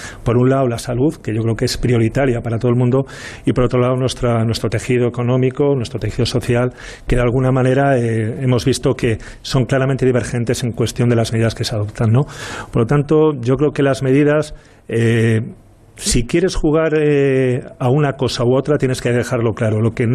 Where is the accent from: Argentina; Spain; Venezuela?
Spain; Castile and León; Yo quiero lo mejor para cualquier territorio, para Castilla, evidentemente, pero los leoneses no somos castellanos, ni los castellanos son leoneses.